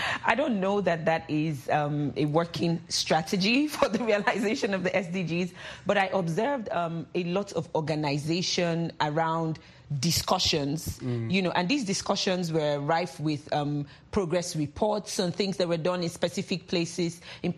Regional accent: Nigeria; as Nigerian

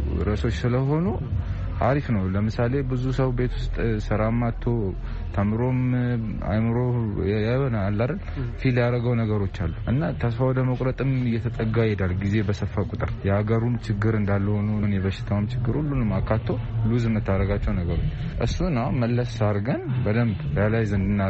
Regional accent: Adama, Oromia, Ethiopia; ከአዳማ ነው የመጣሁት።

